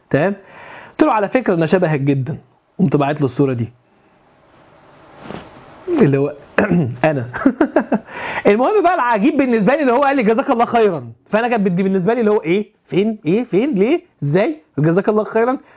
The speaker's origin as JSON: {"language": "Arabic", "town": "Alexandria", "region": "Alexandria Governorate", "country": "Egypt", "said": "قال لي من اين انت؟ قلت له اسكندريه."}